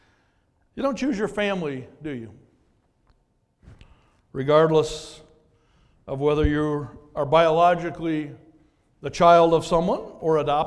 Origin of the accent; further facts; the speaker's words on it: Brooklyn Center, Minnesota, United States; In the home I grew up in Brooklyn Center, we slept in five bedrooms